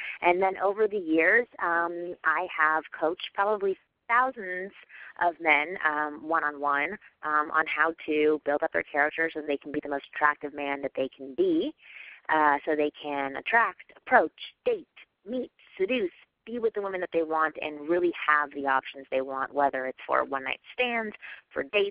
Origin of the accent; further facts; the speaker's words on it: Canada; I like her more because she's Canadian. Because I'm Canadian.